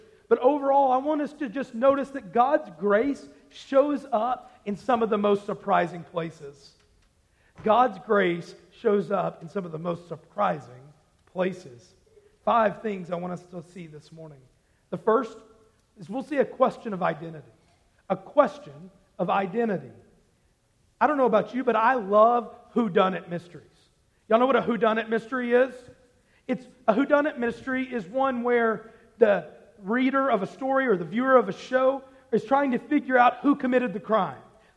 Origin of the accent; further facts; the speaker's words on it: Arkansas, United States; And I always tell people I'm from Arkansas, and they always kind of look funny. But I had somebody this morning tell me they knew where I was from. And so that was incredible. I'm from such a small town that people from Arkansas don't even know where it is, right?